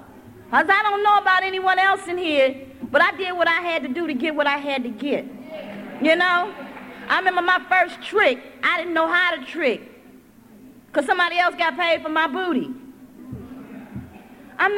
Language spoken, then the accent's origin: English; California, United States; now in Washington, D.C., United States; I'm originally from California. I got here in Washington, D.C. because I was stationed at Walter Reed Army Medical Center.